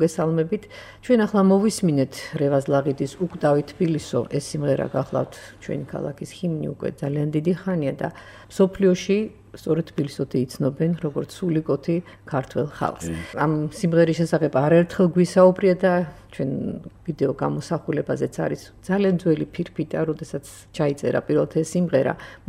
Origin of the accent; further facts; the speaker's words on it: Dargveti, Imereti, Georgia; მე ჩავწერე წელს ჩემს მშობლიურ სოფელ დარგვეთში ვისვენებდი